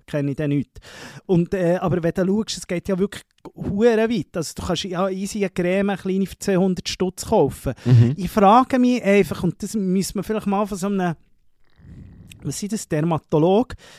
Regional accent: Spain; Ich bin Spanier

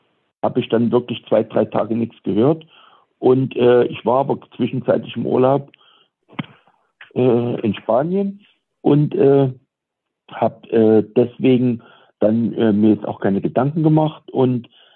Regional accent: Saxony, Germany; moved away as an adult; also born or lived in Eifel; Ja, ich bin also im Osten in Sachsen aufgewachsen, im Erzgebirge.

